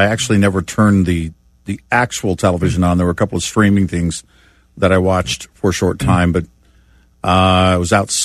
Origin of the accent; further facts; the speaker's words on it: Omaha, Nebraska, United States; born there; You know, I was born in Omaha, Nebraska. On an Air Force base there and off at Air Force Base.